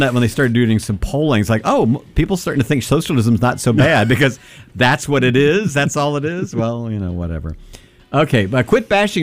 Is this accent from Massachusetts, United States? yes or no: no; Kentucky, United States; Which is really problematic if, like, me growing up in Kentucky.